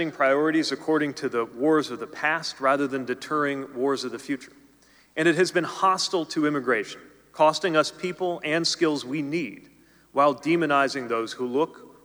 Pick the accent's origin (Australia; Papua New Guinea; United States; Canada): United States; South Bend, Indiana; with a view to everyday life in places like my hometown of South Bend.